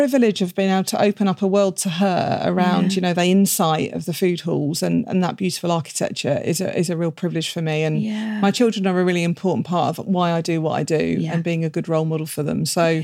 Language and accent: English; Southampton, South East England, United Kingdom; So I grew up in Southampton.